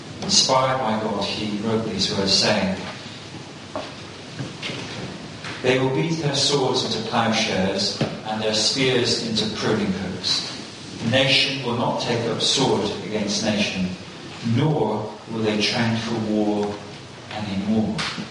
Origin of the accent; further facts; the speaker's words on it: Plymouth, South West England, United Kingdom; Growing up in Plymouth, of course, one of the great naval towns